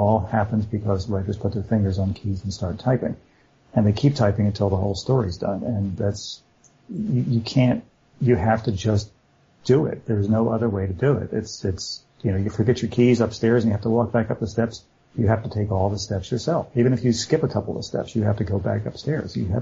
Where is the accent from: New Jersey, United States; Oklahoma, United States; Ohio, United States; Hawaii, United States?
New Jersey, United States; I grew up in New Jersey and I had four brothers and so three brothers and one fairly quiet sister